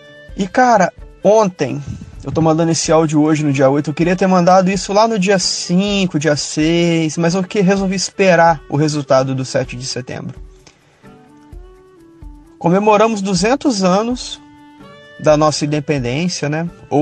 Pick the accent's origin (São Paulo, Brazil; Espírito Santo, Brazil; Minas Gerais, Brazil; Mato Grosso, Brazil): Espírito Santo, Brazil; tenho 30 anos, sou daqui do Espírito Santo.